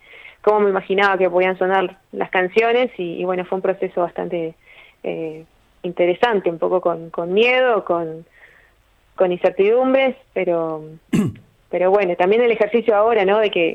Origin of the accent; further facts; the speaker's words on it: Montevideo, Uruguay; born there; now in Tacuarembó, Uruguay; Que soy nacida en Montevideo, ya hace unos casi 5 años que vivo en estas tierras.